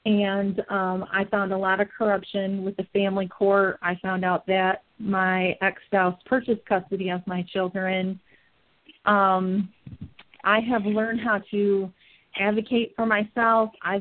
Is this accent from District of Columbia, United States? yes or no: no; Michigan, United States; I had to relocate back to my home state of Michigan.